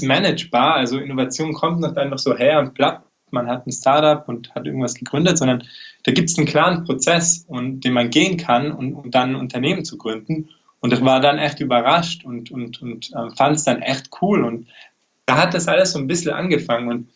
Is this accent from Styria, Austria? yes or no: no; Tyrol, Austria; wie schon angekündigt. Ich komme eben aus Tirol